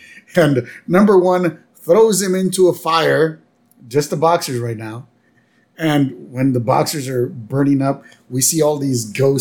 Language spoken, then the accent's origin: English; Texas, United States; That's the only thing, as a Texan, that I didn't like.